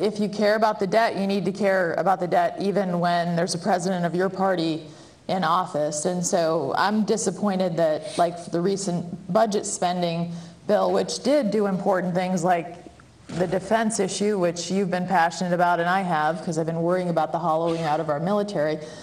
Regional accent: New Hampshire, United States; even in my home state of New Hampshire

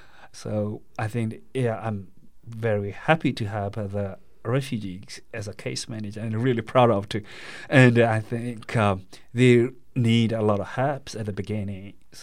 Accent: Myanmar; first language Karen; English is a second language; my native language is Karen, one of the dialects in Burma. And I had a lot of problems to learn Burmese.

